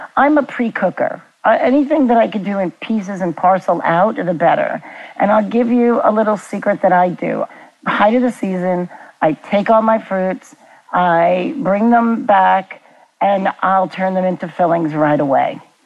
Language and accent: English; Brooklyn, New York, United States; Okay, this is where you get my Brooklyn in me, because I grew up in Brooklyn.